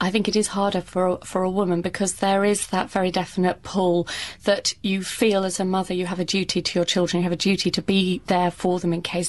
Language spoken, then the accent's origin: English; London, United Kingdom; London is my hometown